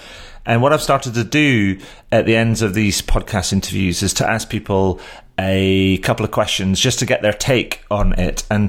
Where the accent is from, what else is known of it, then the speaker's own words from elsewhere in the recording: Scotland, United Kingdom; also born or lived in Yorkshire; Because I used to live in Yorkshire, although I'm originally from Scotland, so we like things from up north.